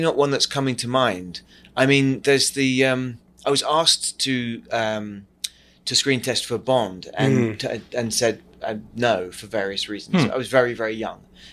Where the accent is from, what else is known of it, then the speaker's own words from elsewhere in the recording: England, United Kingdom; Until I do that Adam Sandler movie, and then everyone will know that I'm English.